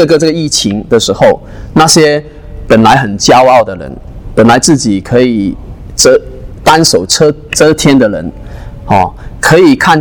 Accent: Hong Kong; 你们看到香港啊、哦，我是香港人来的，我是从香港出来的哈、哦。

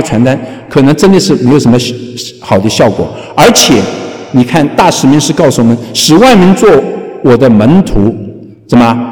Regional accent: China; 还是我们中国人

